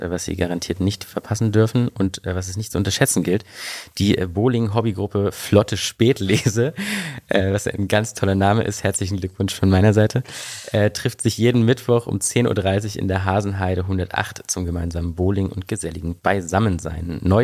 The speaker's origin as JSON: {"language": "German", "region": "East Germany", "country": "Germany", "said": "Ich komme ja ursprünglich aus Ostdeutschland"}